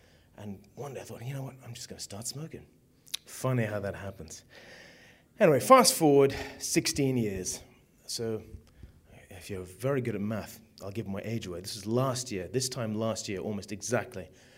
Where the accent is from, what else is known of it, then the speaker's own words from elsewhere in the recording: Zimbabwe; born there; But, you know, I came from Africa. I was born in Zimbabwe.